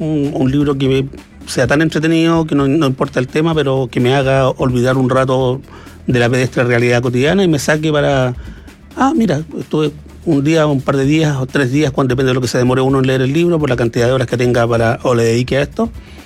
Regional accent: Chile

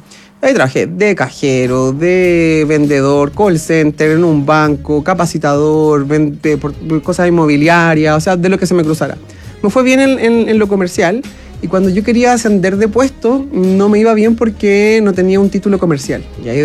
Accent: Cauquenes, Maule, Chile; also born or lived in San Carlos; No, en San Carlos, por supuesto. Por supuesto, por supuesto que sí. Y luego me voy a Cauquenes a los 10 años.

